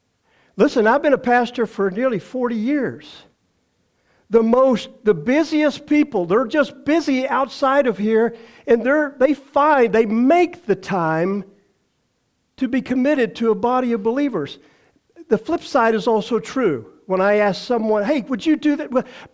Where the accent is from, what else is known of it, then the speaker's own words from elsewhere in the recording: Texas, United States; Okay, you can talk to me. I'm from Texas. I love people.